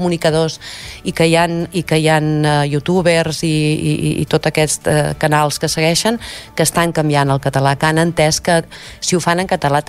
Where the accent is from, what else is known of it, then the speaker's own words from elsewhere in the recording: Catalonia, Spain; que no hem de perdre la dignitat com a catalans i que no hem de perdre l'ús de la llengua catalana